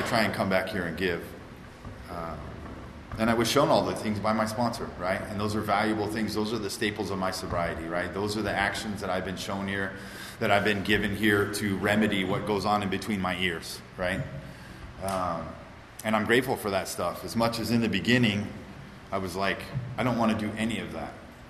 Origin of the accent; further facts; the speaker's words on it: California, United States; I was born and raised here in the Antelope Valley. I'm the youngest of four kids